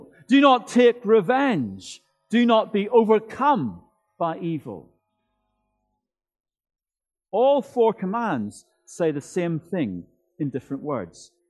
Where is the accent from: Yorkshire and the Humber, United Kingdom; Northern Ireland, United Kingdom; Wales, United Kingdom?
Northern Ireland, United Kingdom; the dreadful troubles in my home country of Northern Ireland.